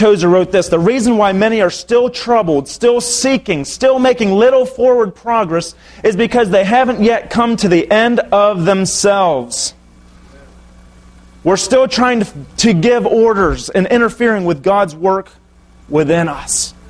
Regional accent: Florida, United States; I'm from Florida.

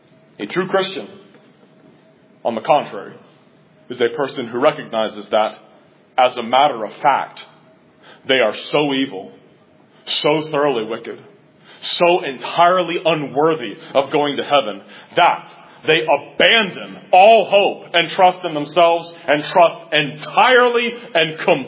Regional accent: Cincinnati, Ohio, United States; I heard so many people say those kinds of things growing up in Roman Catholic Cincinnati.

